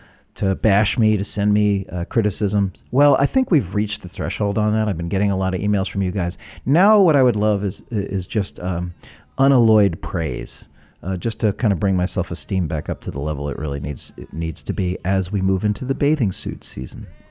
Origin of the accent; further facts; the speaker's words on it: Brooklyn, New York, United States; Well, I grew up on the East Coast, harder-edged kind of place. I grew up in an urban environment, and there was weed around, but alcohol was much more prevalent. We were drinking Jim Beam when I was 15, 16 years old in Brooklyn.